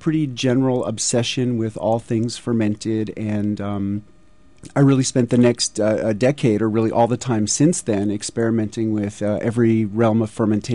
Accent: New York City, New York, United States; growing up in New York City, sour pickles, kosher dill pickles, which are products of fermentation, were just one of my favorite foods.

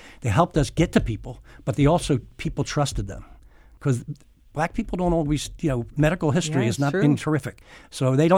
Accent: Philadelphia, Pennsylvania, United States; And if you look, I grew up in South Philly.

